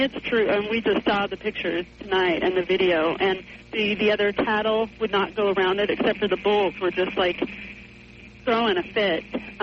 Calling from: Montana, United States; I'm calling from Montana, and I need some information.

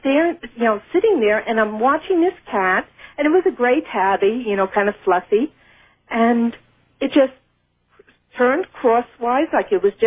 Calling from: Las Cruces, New Mexico, United States; I'm from Las Cruces, New Mexico.

